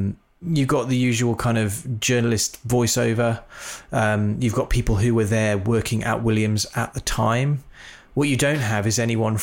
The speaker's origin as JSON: {"language": "English", "region": "West Midlands", "country": "United Kingdom", "accent": "Birmingham", "said": "I am from the Midlands"}